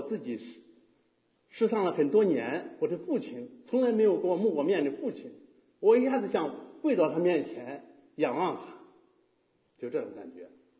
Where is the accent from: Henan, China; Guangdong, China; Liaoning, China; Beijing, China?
Henan, China; 还有原来我年轻时候回家乡，啊，我们家乡老家河南的那个地方